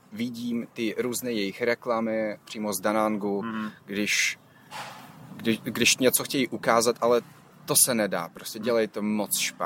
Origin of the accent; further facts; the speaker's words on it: Ukraine; zeptali mě, odkud jsi, řekl jsem Ukrajinec